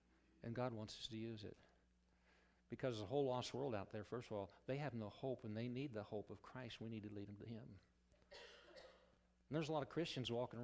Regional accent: Omaha, Nebraska, United States; And so I consented to come back to Omaha. Counts a blessing my hometown for you who don't know it. I was raised at 2527 Avenue C.

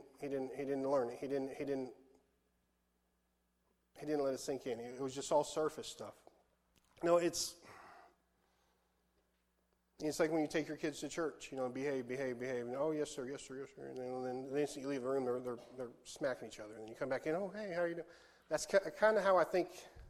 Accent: Texas, United States; we're from Texas, okay? There's like 50% of Texas is Hispanic.

